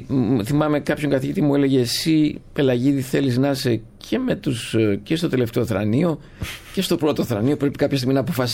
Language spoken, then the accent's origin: Greek; Thessaloniki, Central Macedonia, Greece; Είμαι Σαλονικιός, οι γονείς του πατέρα μου είναι από τη Κωνσταντινούπολη και από την Τραπεζούντα. Πρόσφυγες, μια κανονική, πολύ έτσι, λαϊκή της εποχής του 60 και του 70 οικογένεια